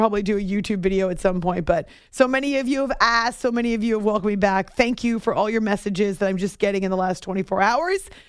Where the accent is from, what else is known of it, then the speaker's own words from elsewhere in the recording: New Hampshire, United States; So the second that we realized we're both from the Granite State, we were all about being sisters.